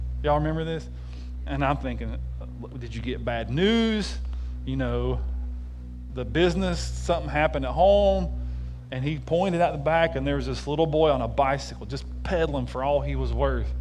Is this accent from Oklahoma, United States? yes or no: no; Tennessee, United States; moved away as an adult; I grew up in East Tennessee, before I moved here 20 years ago.